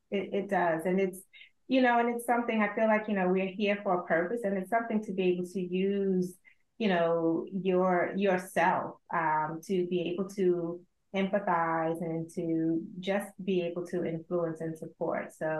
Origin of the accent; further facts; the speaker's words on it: North Carolina, United States; also born or lived in Brooklyn, New York; I was born in Brooklyn, but at 6 months, my mom, who was a teacher, and at that time a single parent, sort of shipped me to North Carolina, which is common in those days.